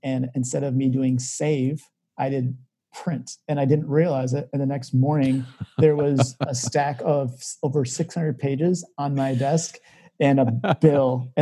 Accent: McHenry, Illinois, United States; I'm from McHenry, so like over in Crystal Lake.

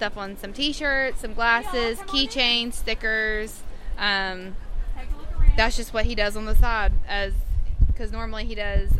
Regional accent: Buffalo, West Virginia, United States; Buffalo, West Virginia.

